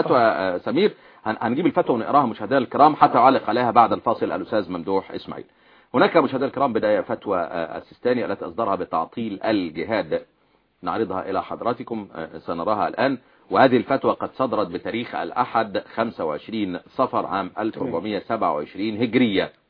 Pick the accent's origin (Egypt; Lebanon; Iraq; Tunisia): Egypt; لا في عيش وملح كمان، زي ما بيقول عندنا في مصر، معلش الاخوان العرب بيقول لك الزاد والملح.